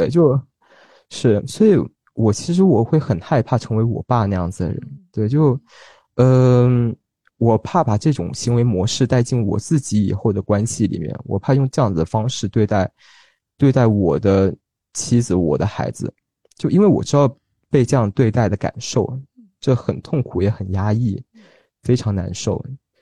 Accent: Guangzhou, Guangdong, China; 我们就只有就是过年过节的时候我们才会回老家，对，然后可能过个十几天我们又要回广州这样子

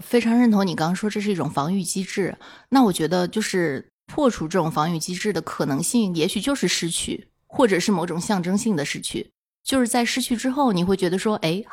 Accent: Shanghai, China; moved away as an adult; now in Beijing, China; 因为我是上海人嘛

